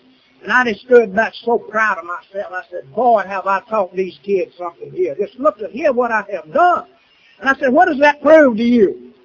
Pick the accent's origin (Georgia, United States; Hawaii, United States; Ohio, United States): Georgia, United States; Lincolnton; I'm a very, very, very happy sober alcoholic. Hello, everybody. I'm from Lincolnton, Georgia. Little town, 1,406 people.